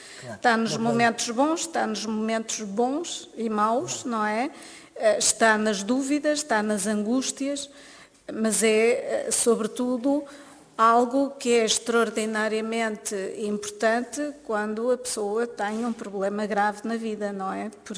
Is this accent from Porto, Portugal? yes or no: yes; Porto, Portugal; Eu sou do Porto